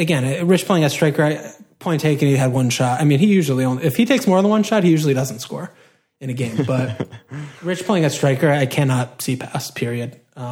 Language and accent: English; United States; I mean, everyone, we're American, we're not English.